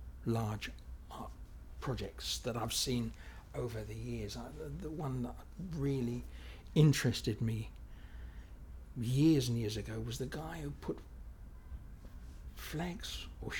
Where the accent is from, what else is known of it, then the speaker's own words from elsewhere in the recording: Portsmouth, South East England, United Kingdom; I'm 68, and I'm from Portsmouth in England.